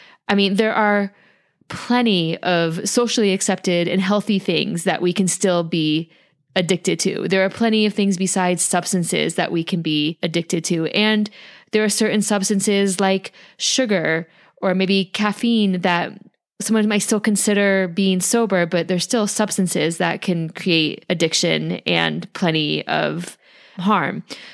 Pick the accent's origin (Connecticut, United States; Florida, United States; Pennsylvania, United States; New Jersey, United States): Connecticut, United States; And I grew up outside of New York City in Connecticut, and I got into the rave scene in the 90s.